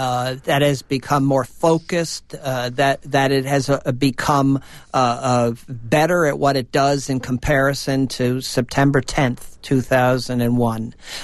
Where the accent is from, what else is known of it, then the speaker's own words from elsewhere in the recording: United States; Well, I am. I'm an American.